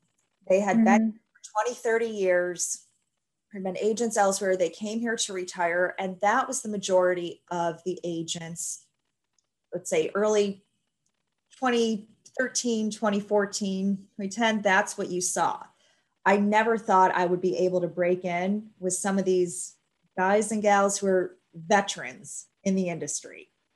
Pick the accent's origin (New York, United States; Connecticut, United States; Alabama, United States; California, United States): New York, United States; Buffalo; I grew up in Buffalo, New York, and yes, I am still a big Buffalo Bills fan.